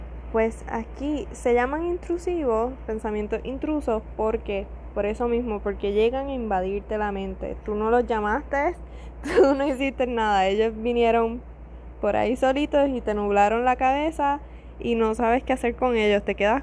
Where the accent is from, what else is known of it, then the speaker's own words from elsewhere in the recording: Puerto Rico; Soy puertorriqueña, por si acaso no me conoce.